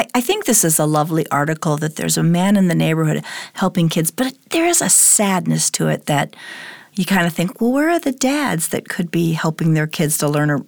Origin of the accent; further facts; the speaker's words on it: United States; Again, growing up in America, small town, I think of that image of like, there's dad helping the kid ride his bike.